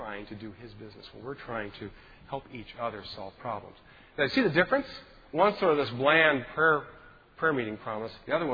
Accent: Indiana, United States; and even in my home state of Indiana.

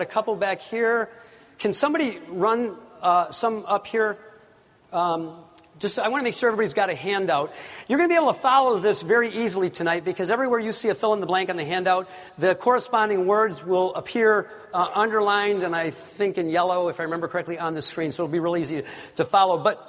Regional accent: Warren, United States; But what happened to me was I grew up here. I live in Ohio now, but I grew up in Warren, not far from here.

